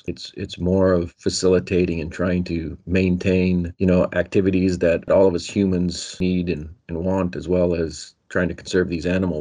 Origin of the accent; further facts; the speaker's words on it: Alaska, United States; I grew up in Alaska, and like all kids in Alaska, or most kids in Alaska, I just had interest in the outdoors.